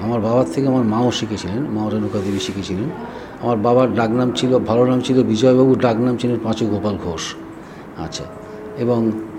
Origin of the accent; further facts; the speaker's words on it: Ariadaha, West Bengal, India; আমার জন্ম হয়েছিল দক্ষিণেশ্বরে আড়িয়াদাওয়াতে, সালটা 1937, এবং সেই সময় তো